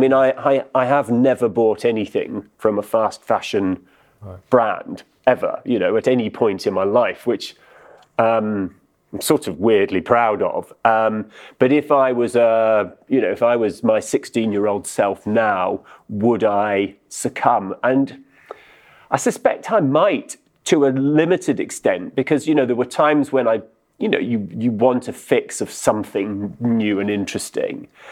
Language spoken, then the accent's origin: English; Edinburgh, Scotland, United Kingdom; everything in the house that I grew up in Edinburgh was either bought secondhand